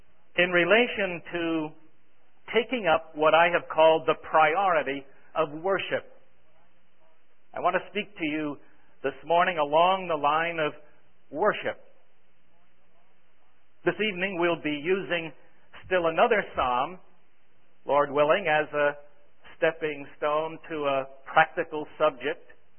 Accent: Brooklyn, New York, United States; When I was a boy growing up in Brooklyn, New York, and this dates me, of course, I would listen to the radio

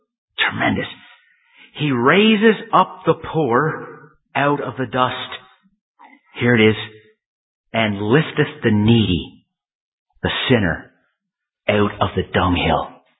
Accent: Canada; I come from Canada.

